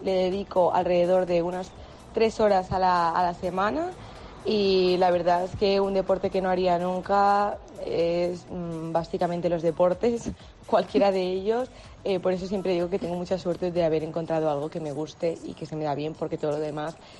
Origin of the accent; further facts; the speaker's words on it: Barcelona, Catalonia, Spain; soy de Barcelona